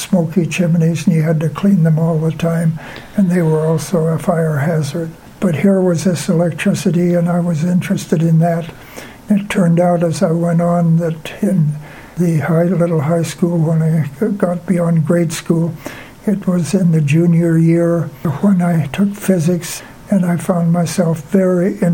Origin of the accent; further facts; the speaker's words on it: Washington, United States; Well, I was born on a farm near Stanwood, Washington, a little town about 50 miles north of Seattle.